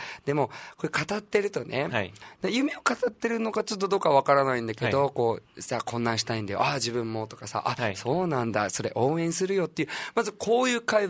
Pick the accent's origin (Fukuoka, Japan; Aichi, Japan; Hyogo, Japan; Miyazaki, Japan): Aichi, Japan; Nagoya; 僕たちほら出身がやっぱり僕は名古屋で大ちゃんが大阪だったりっていうところで、